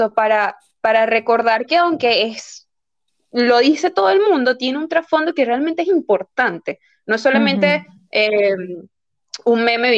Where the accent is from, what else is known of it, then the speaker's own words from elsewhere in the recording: Venezuela; moved away; porque yo me fui de Venezuela y él estaba allá